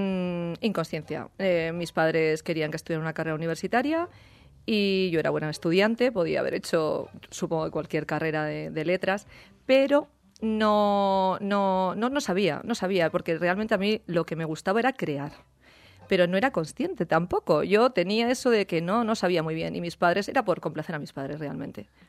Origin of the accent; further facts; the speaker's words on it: Requena, Valencian Community, Spain; yo soy de Requena, que es un pueblecito que está, bueno, pueblecito ahora es muy grande, ya tiene muchos habitantes ya, sí que es verdad. Está pues como a 67 kilómetros de Valencia y dirección hacia Madrid.